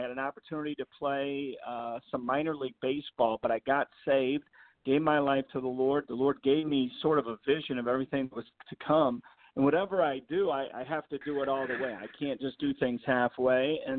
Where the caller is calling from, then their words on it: Ontario, California, United States; Well, today I'm calling from California. So I'm talking to you from nearby Ontario, California, about 40 minutes from L.A.